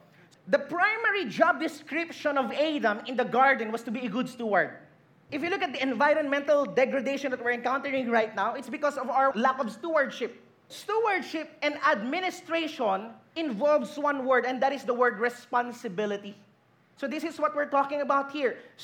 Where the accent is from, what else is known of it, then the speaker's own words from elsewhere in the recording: Philippines; If you look at where the Philippines rank, we're actually ranking somewhere in the bottom.